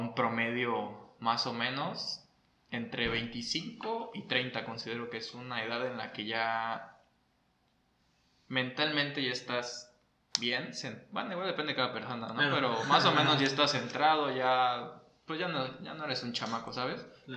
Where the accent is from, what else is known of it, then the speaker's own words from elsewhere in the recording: Cancún, Quintana Roo, Mexico; mi familia es de Campeche, pero yo soy de Cancún.